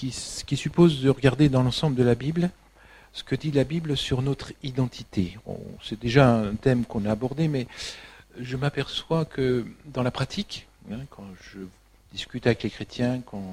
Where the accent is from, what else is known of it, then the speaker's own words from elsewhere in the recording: France; Qui suis-je réellement? Est-ce que je suis français? Oui. Est-ce que c'est ma seule identité?